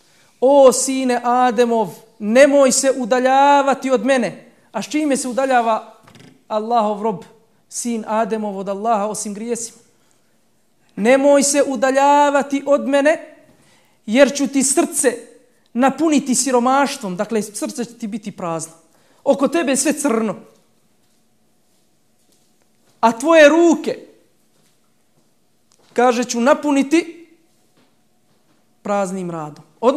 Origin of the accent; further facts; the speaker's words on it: Bosnia & Herzegovina; Ako se iko ikad pitao od vas, a sigurno jeste, svi potičemo iz Bosne i Hercegovine. I svima nam je matica Bosna i Hercegovina.